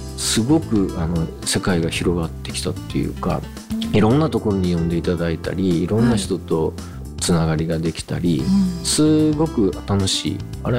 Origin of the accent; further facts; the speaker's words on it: Fukuoka, Japan; moved away as an adult; now in Kurashiki, Japan; まあ、これは僕はだから大学までは九州福岡にいて、